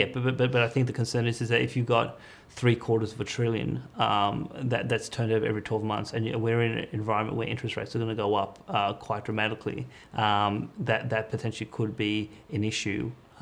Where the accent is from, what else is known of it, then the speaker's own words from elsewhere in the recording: Australia; I live here, I'm an Australian